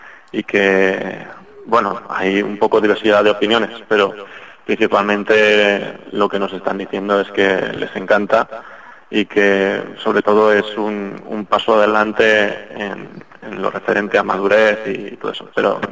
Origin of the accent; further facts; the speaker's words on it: Valencia, Valencian Community, Spain; yo por ejemplo soy de Valencia, es decir, estoy a 60 kilómetros de Gandía